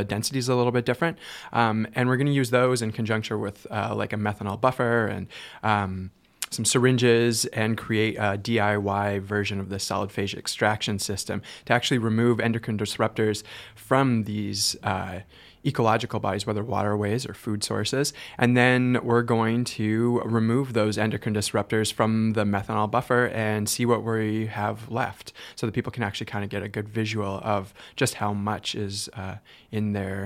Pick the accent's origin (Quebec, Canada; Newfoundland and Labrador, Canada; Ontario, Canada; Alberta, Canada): Alberta, Canada; And then growing up in Alberta, I thought it was important to be like a scientist or an economist or something.